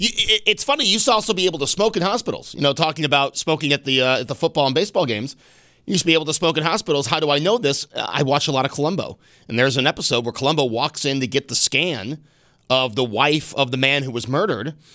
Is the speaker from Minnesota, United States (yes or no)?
no; Amherst, New York, United States; I grew up in Amherst, you know, the rough and tough streets of Amherst.